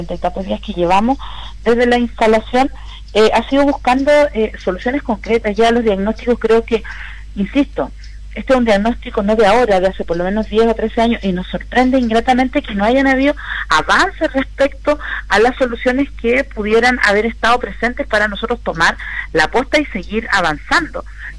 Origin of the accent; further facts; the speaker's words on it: Illapel, Coquimbo, Chile; En mi caso particular, yo soy de Illapel